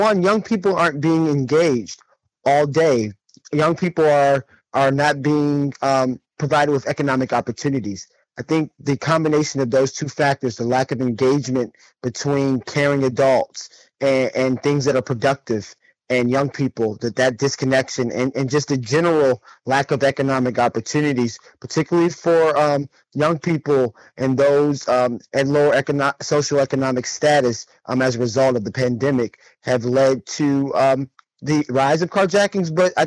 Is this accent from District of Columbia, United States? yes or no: yes; Washington, District of Columbia, United States; Yes, I grew up in Southeast D.C. I was born on Minnesota Avenue